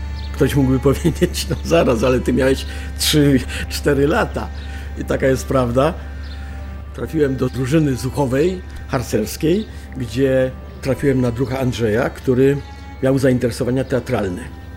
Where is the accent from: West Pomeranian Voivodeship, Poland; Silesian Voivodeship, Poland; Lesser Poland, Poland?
Silesian Voivodeship, Poland; Rybnik; accent: Silesian; bo było to w Rybniku na Śląsku. Urodziłem się właśnie w Rybniku. Zawsze będę Ślązakiem.